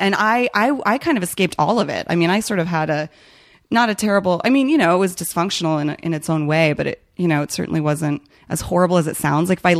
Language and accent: English; Chicago, Illinois, United States; born there; also born or lived in Ohio / New Jersey / Alabama / California; now in Los Angeles, United States; I was born in Chicago, then I moved to Ohio, then I moved to New Jersey, then I moved to Alabama, then I moved to California, and then I moved to South Korea, and then I moved to Virginia